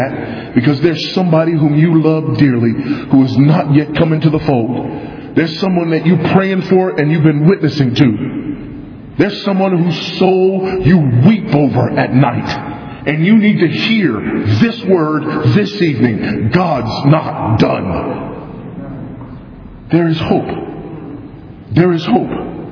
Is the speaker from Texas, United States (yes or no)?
yes; Texas, United States; In the state of Texas, my home state, there are 26 million Texans.